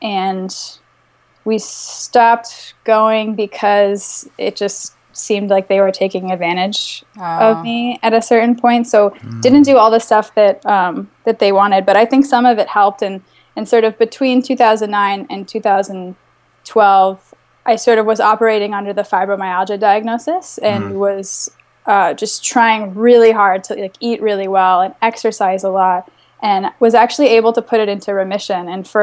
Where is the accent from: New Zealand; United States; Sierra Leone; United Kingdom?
United States; Virginia; now in Boston, United States; I live in Boston, actually. Yeah, I'm from Northern Virginia, outside of D.C.